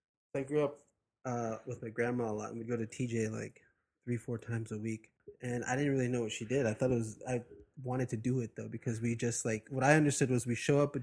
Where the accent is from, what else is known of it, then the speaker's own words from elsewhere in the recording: Imperial Beach, California, United States; also born or lived in San Diego / Chula Vista; I bounced around between you know, Imperial Beach, Chula Vista, mm-hmm. Very glamorous.